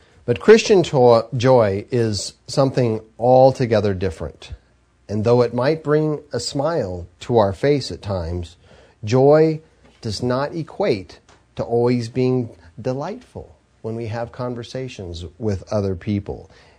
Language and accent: English; California, United States; growing up in Southern California, I lived about 45 minutes from an amusement park that's called Magic Mountain